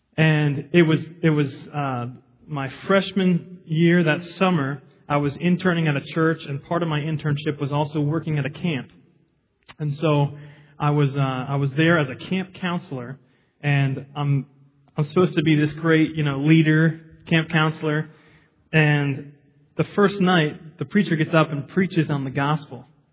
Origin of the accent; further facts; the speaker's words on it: New Jersey, United States; I grew up in New Jersey, and both my parents are in full-time Christian service.